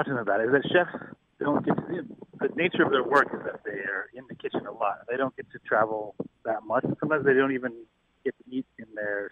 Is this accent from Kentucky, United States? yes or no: yes; Louisville, Kentucky, United States; You know, I'm from Louisville, Kentucky. I probably had burgoo twice in my life.